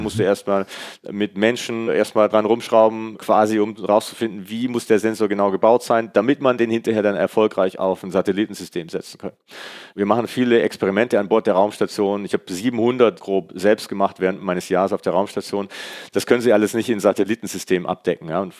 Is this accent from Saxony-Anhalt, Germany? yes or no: no; Künzelsau, Baden-Württemberg, Germany; Ich bin ja selbst in Künzelsau aufgewachsen, nicht weit weg von Lampoldshausen.